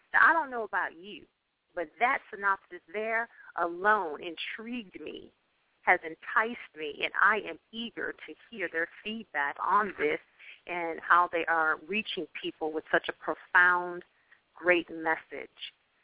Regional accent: Akron, Ohio, United States; born and raised in Akron, Ohio. Many of you have heard that state before.

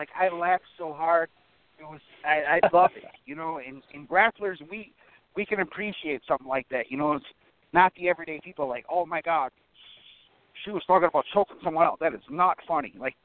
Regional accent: Minnesota, United States; You know, I grew up in Minnesota. I've done every sport.

